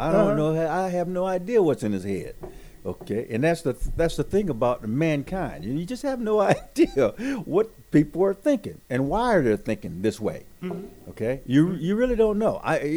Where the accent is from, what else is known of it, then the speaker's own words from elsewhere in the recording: Compton, California, United States; Yeah, it changed over time. Because you got to think back to Compton. Compton in the 60s